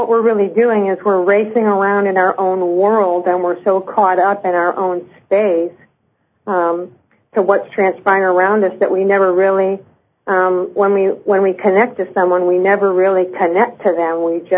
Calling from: California, United States; calling from California.

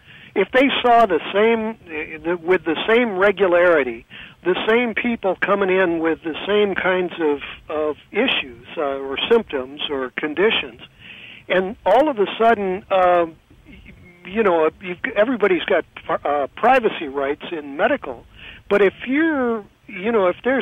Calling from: California, United States; I'm listening online from California.

